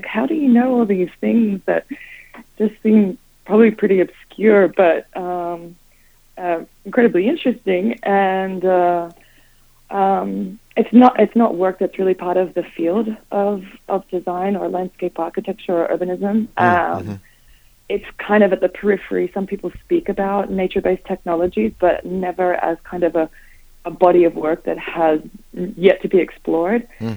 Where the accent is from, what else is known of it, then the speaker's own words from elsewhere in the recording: Brisbane, Queensland, Australia; Yeah, I'm from Brisbane, Queensland.